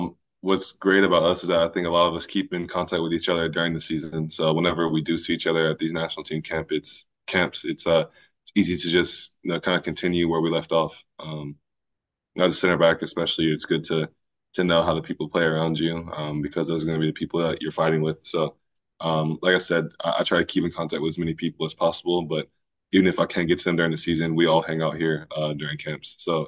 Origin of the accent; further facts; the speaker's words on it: United States; Yeah, I think as an American, it gives me a bit of pride